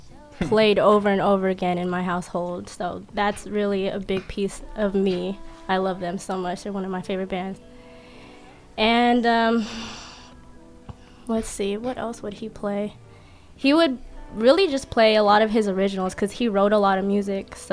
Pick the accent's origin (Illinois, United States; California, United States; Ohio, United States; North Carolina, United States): California, United States; Vallejo; Well, I grew up, born and raised in Vallejo, California, 707, say backwards.